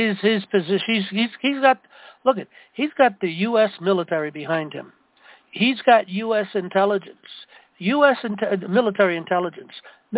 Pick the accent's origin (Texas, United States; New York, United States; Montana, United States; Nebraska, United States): New York, United States; New York City; I've had faith in him from day one because I come from New York City.